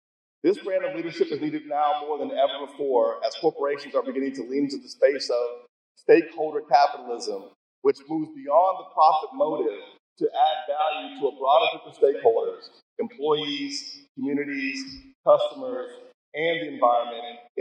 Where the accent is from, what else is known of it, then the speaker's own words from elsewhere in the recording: Pittsburgh, Pennsylvania, United States; born there; It's so nice to be back in my home state of Pennsylvania. I was born in Pittsburgh.